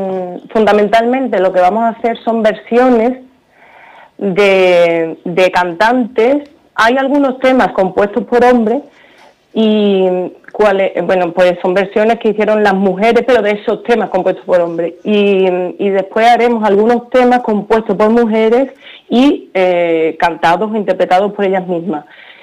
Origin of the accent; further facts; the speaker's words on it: Los Santos, Spain; now in Seville, Spain; Porque estudio y trabajo fuera, pero sí. Tengo toda la familia allí y, vamos, soy de Los Santos.